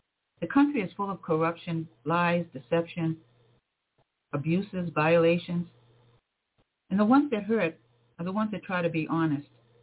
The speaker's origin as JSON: {"language": "English", "town": "Cape Cod", "region": "Massachusetts", "country": "United States", "tie": "born or raised there", "said": "I was born and raised on Cape Cod. I see Cape Cod on the news now. I don't think I would recognize it if I went on there."}